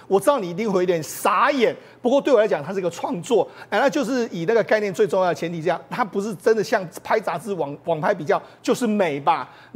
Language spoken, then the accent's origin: Chinese; Taiwan; 有我们台湾人，还有很多外国人